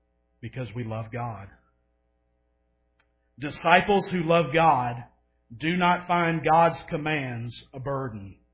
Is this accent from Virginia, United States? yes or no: no; Louisiana, United States; Most of you know that I'm from Louisiana.